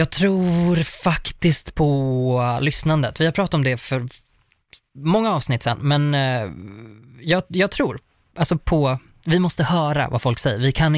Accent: Uppsala, Uppsala County, Sweden; Jag är från Uppsala.

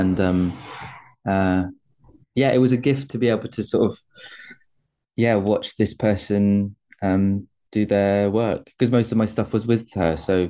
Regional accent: United Kingdom; myself as like a British actor

